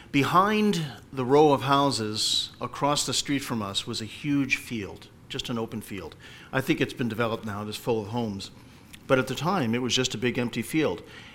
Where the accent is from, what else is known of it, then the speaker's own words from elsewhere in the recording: Meriden, Connecticut, United States; Growing up in Meriden, the first house that I remember was way up at the end of Columbus Avenue, if you know Meriden at all.